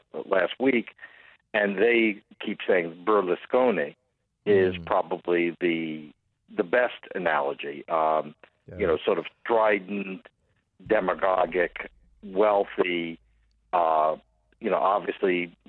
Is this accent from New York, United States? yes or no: yes; New York, United States; I happen to be from New York. Some of your listeners may tell from my accent.